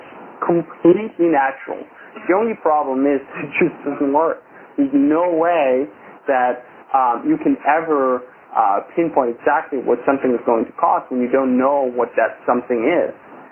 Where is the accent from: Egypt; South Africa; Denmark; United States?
Denmark; moved away; Actually, this is one of the bits I always play of when I came here from Denmark about 3 years ago.